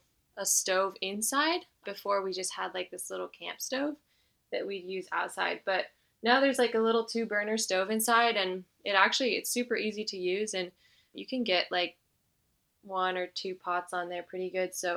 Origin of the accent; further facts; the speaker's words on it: California, United States; And then I grew up in Northern California.